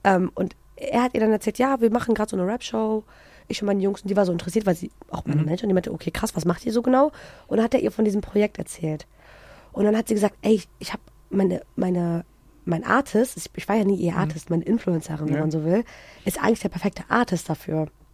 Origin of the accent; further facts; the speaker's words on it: Germany; hättest du jetzt nicht gedacht, dass ich aus Deutschland komme